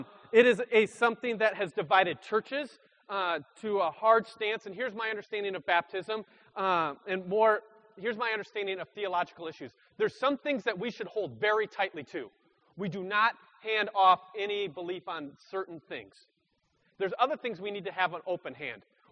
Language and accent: English; Minnesota, United States; born there; now in Iowa, United States; So I used to live in Minnesota. I was born in Minnesota. And then over time, I moved and I now live in Iowa.